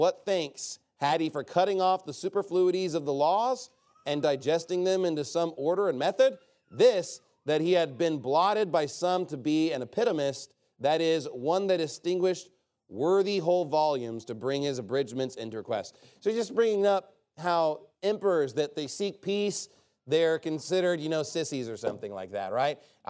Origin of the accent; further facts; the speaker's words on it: Texas, United States; because I'm a Texan and I love brisket.